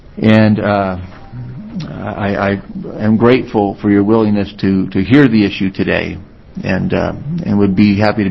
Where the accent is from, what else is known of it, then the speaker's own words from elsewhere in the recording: Elgin, Oregon, United States; than there is in my hometown of Elgin.